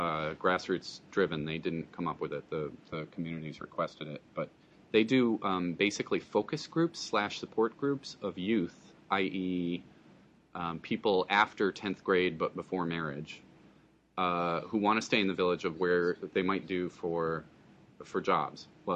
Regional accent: Flint, Michigan, United States; And I grew up in Flint. Man, that's a place that needs some serious innovation

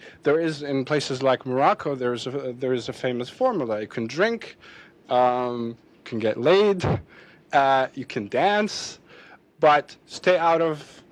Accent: Syria; I grew up in Syria, where the leader, Assad, aside from meeting him personally, I was meeting him actually every day in my copybook and my classroom

